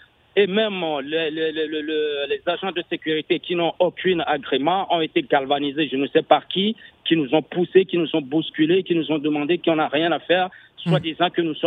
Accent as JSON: {"language": "French", "country": "Togo", "said": "Je suis togolais, je ne suis d'aucun parti politique, je suis juste togolais"}